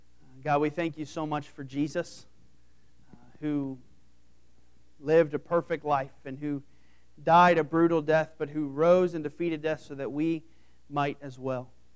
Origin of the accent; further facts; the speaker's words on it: Pennsylvania, United States; also born or lived in West Virginia; now in Ohio, United States; And so I am actually from Pennsylvania, and I'll just get this out there right now.